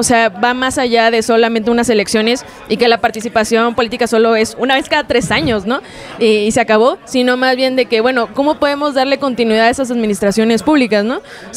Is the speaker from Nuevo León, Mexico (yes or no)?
yes; Monterrey, Nuevo León, Mexico; soy súper regiomontana. Vivo en la colonia ferrocarrilera allá en Monterrey. Es parte del Distrito Norte, entonces estamos como por la periferia.